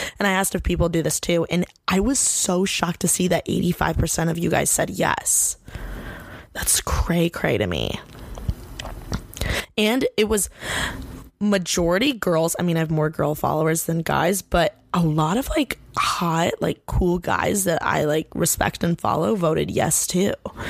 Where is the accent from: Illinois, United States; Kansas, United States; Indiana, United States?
Indiana, United States; Bloomington; So, the thing that I'm really thankful for about growing up in Bloomington is that there was a college town, so it brought a lot of like character to like the Midwest town that I live in.